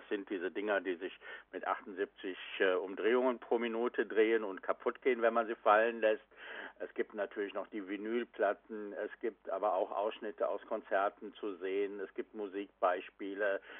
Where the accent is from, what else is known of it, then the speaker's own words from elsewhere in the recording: Cologne, North Rhine-Westphalia, Germany; ich grüße dich und meine Heimatstadt Köln.